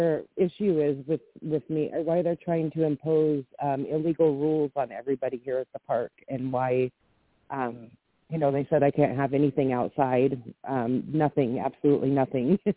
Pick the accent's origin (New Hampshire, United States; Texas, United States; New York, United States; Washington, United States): Washington, United States; I'm from Washington.